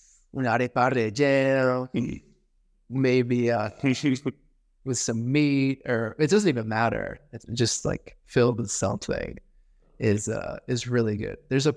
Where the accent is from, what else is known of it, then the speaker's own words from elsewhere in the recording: New Haven, Connecticut, United States; also born or lived in New York City, United States; So I've lived a lot of my life in New York City, but also I grew up in Connecticut. on the shoreline of Connecticut, on the Atlantic Ocean there, with Long Island Sound. The city that I'm from is called New Haven, Connecticut